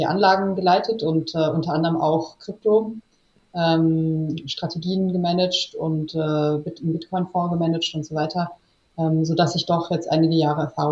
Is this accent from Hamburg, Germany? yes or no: yes; Hamburg, Germany; also born or lived in Switzerland / Chicago, United States; Also ich selber bin ursprünglich aufgewachsen und geboren in Hamburg. Bin halb Deutsche, halb Bulgarin.